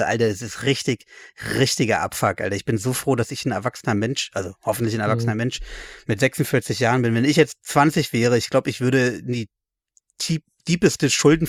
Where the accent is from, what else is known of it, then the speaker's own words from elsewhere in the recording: Berlin, Germany; Aber ja, zu meiner Kindheit in Berlin dann eh.